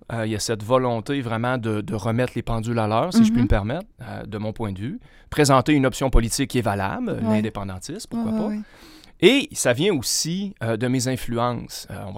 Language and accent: French; Sainte-Florence, France; Sainte-Florence, mon village natal, fait partie du monde